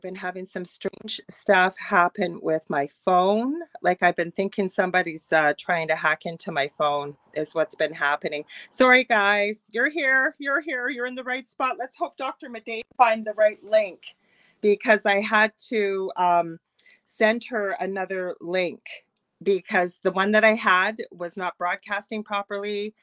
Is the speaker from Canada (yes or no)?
yes; Canada; I'm the host of the Angel Rock here. I'm Canadian.